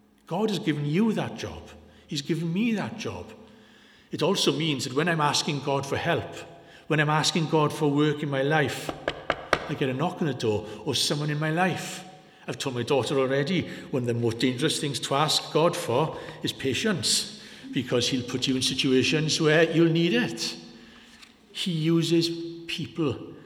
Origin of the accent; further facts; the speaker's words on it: Yorkshire and the Humber, United Kingdom; born there; Now, with this accent, you're all fairly convinced I'm Welsh. I'm actually born in Yorkshire. I'm a Yorkshireman. But nobody believes me, but I'm not lying.